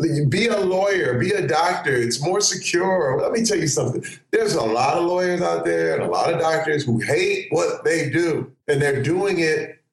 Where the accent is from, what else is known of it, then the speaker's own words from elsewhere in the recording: Flint, Michigan, United States; You know, let me tell you, people think it's the worst thing growing up in Flint. No, it's the best thing